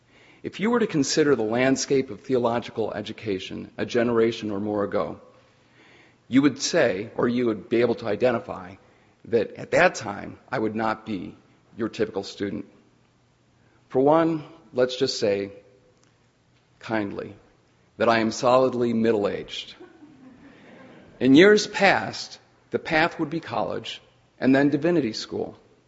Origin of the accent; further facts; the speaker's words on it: Ohio, United States; I grew up in Ohio and completed my undergrad at The Ohio State University.